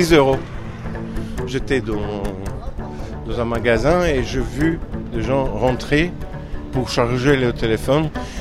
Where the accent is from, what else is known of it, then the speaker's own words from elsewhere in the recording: Lesbos, North Aegean, Greece; je suis originaire de Lesbos et j'y habite depuis 15 ans. Et j'espère passer le reste de ma vie ici.